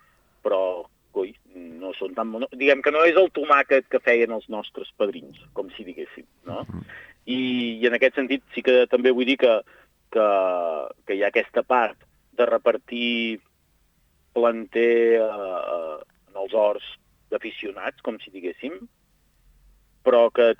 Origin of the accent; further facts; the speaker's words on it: Cabacés, Catalonia, Spain; tu anaves a Cabassers, per exemple, que és el meu poble